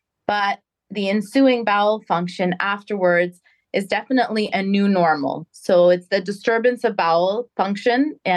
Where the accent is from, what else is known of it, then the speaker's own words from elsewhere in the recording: Montreal, Quebec, Canada; I trained at McGill University. I'm born and raised in Montreal, Canada. And I did my general surgery training there. And after finishing training, I came to Cleveland Clinic, Florida here to learn colorectal surgery, where I stayed for 2 years.